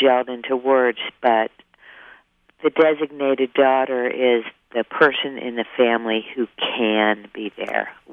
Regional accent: Columbus, Ohio, United States; moved away; also born or lived in Los Angeles / Nevada; That's right. Yeah. I lived in Los Angeles for a long time. I'd been away from Columbus, Ohio, my hometown, for 20 years. I was in Los Angeles, and then I moved to a ghost town in Nevada and lived there 3 years

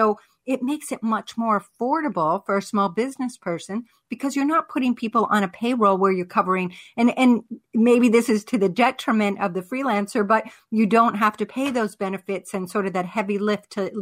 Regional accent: Pittsburgh, Pennsylvania, United States; I love these guys in Pittsburgh, you know, Pennsylvania started that, and that is actually my hometown.

